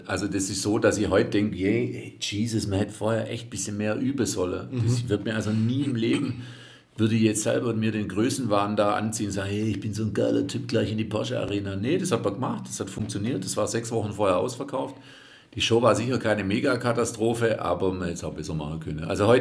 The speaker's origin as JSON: {"language": "German", "region": "Baden-Württemberg", "country": "Germany", "accent": "Swabian", "said": "ich schwätze halt Schwäbisch"}